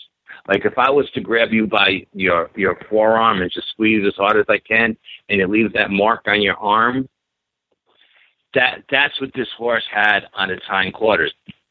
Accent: New York City, New York, United States; And again, growing up in New York and in the city, I always thought that it was out in the Pacific Northwest.

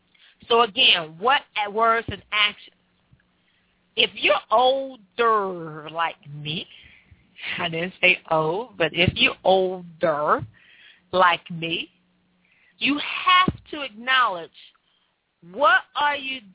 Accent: Chicago, Illinois, United States; I remember we was in the kitchen, and, you know, growing up in Chicago, you feel the radiators.

